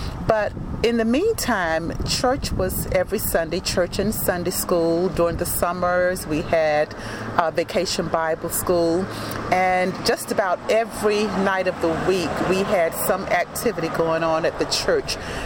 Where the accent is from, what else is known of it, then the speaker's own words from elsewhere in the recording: Greenville, United States; Well, this is where I grew up and attended church. Growing up in Greenville, in the downtown area, it was a real community.